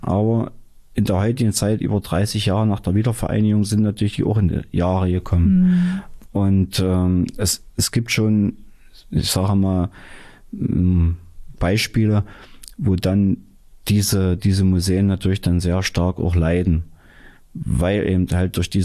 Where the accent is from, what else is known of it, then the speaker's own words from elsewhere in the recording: Dessau, Saxony-Anhalt, Germany; born there; Ich bin ja Dessau. Ich bin ja in Dessau geboren.